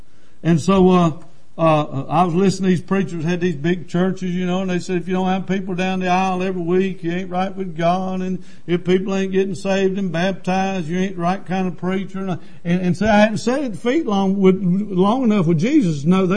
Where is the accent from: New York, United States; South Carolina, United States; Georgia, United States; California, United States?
South Carolina, United States; Lancaster; And he knew I was from Lancaster, but we were living in Rock Hill, of course, had a wife and kids. He said, why don't we go back down to Lancaster and start a church?